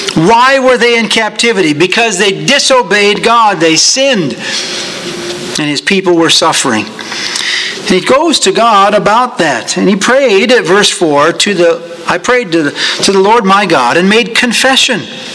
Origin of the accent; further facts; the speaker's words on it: United States; There is a part of me when I leave this country that is embarrassed to tell people I'm an American.